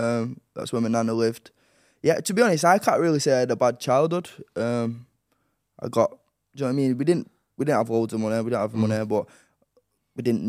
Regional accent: Manchester, North West England, United Kingdom; Well, growing up in Manchester, I actually grew up in a place called Colliehurst first.

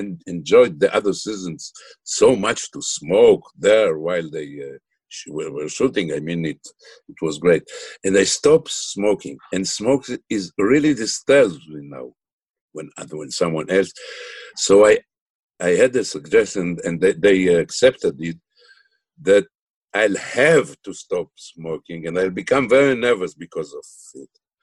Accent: Israel; two women who came to me and asked me if I am an actor from Israel and if I play Stiesel. I told them yes.

